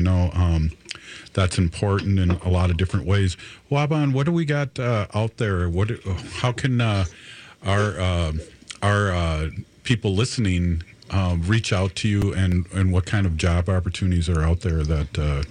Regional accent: St. Paul, Minnesota, United States; I am from St. Paul, so welcome

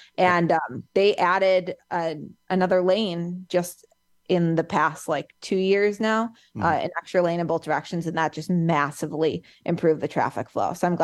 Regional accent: Chicago, Illinois, United States; I'm from the Chicagoland area.

